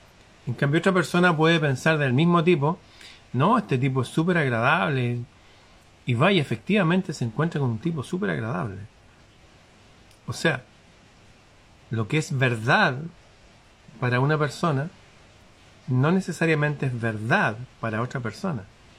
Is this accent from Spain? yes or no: no; Chile; Les voy a hacer un ejemplo práctico en mi país, Chile.